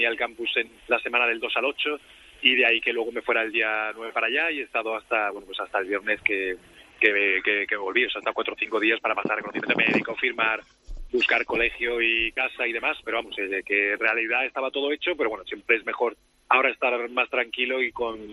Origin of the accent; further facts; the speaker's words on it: Villanueva de la Serena, Extremadura, Spain; Estoy en mi pueblo, en Villanueva